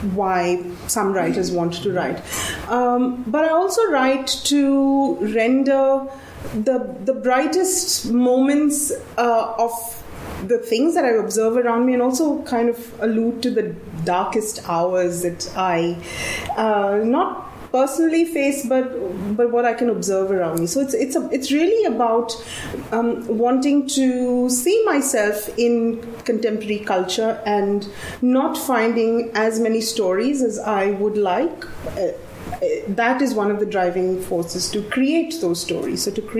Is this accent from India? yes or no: yes; India; I grew up in India in the 70s, 80s and 90s.